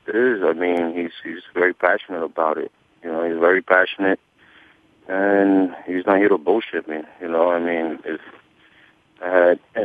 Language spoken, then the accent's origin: English; New York, United States; He's in New York. He's in my hometown. I don't have to travel anywhere.